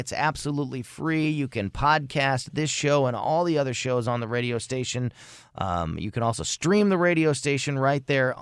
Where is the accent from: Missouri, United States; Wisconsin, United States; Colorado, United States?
Missouri, United States; Florissant; Of course, Tim is the current chief of police up there in my hometown. I'm going to be hosting a Get Out the Vote rally tomorrow in Florissant.